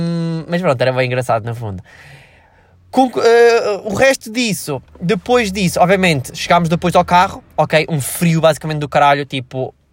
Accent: Switzerland; Eu inclusive venho da Suíça, né? Tipo, nasci na Suíça, então tipo a neve é completamente normal para mim

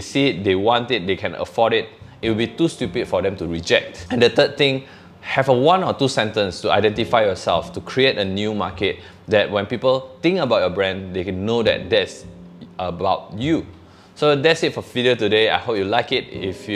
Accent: Indonesia; English is a second language; So I'm from Indonesia, so we start reaching out to influencers in Indonesia and join our community in Kingsmaker.

